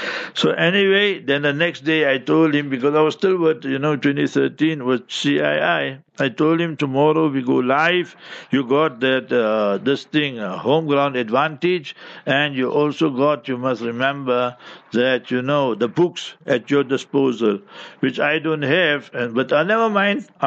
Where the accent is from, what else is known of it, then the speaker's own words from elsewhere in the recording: South Africa; yes, I'm from South Africa, I'm from Lens